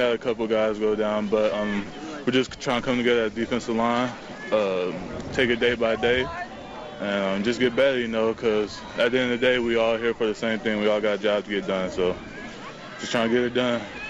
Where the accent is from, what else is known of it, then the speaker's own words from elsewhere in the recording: Missouri, United States; also born or lived in Illinois; I grew up in Missouri, moved to Illinois, then